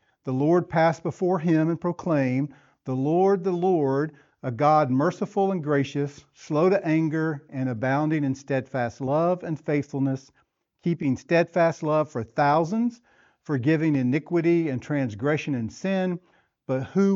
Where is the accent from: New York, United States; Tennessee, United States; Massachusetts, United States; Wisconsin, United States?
Tennessee, United States; where I grew up in West Tennessee, we didn't have lads and leaders